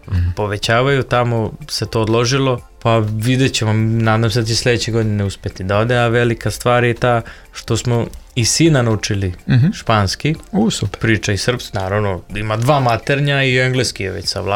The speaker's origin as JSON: {"language": "Serbian", "town": "Split", "region": "Split-Dalmatia County", "country": "Croatia", "tie": "born or raised there", "said": "za Zvezdu, ja sam još iz Splita kao klinac."}